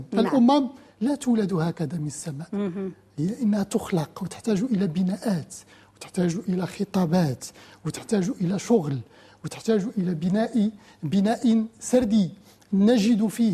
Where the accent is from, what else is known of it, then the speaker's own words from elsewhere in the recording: Morocco; ما نحن كمغاربة محاربون، كمغاربة متعايشون،